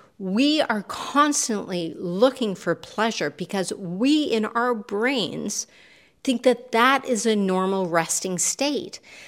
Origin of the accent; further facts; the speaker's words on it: Canada; Because I know that as Canadian, as I try to be a nice person